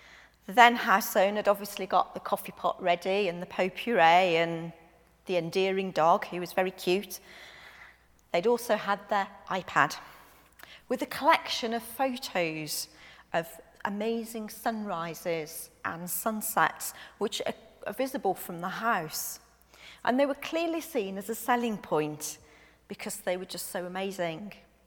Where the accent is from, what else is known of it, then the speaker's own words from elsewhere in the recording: Birmingham, West Midlands, United Kingdom; now in Carlisle, United Kingdom; I come from Birmingham, it's a big city. You see lots of tower blocks, you don't see hills.